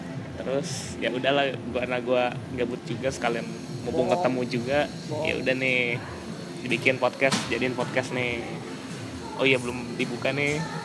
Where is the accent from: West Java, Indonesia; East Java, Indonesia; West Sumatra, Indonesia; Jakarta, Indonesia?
West Java, Indonesia; Bekasi; Kira-kira kan gue dari Bekasi nih.